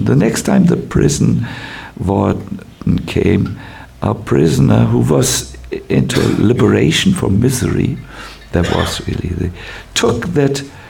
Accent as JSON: {"language": "English", "country": "Germany", "second_language": "English", "said": "Yes, I'm from Germany. Germans are proud people."}